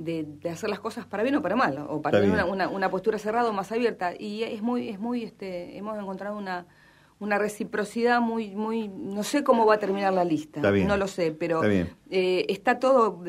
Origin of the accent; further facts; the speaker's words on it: Avellaneda, Buenos Aires Province, Argentina; Yo soy de Piñeiro, que es el barrio que está pegadito al Riachuelo y es la entrada de Avellaneda